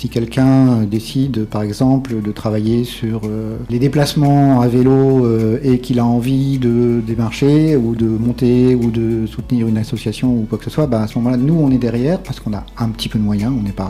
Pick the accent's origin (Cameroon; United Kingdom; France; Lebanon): France; Poule-les-Écharmeaux, Auvergne-Rhône-Alpes; je viens de Poules-les-Écharmeaux dans le Beaujolais Vert.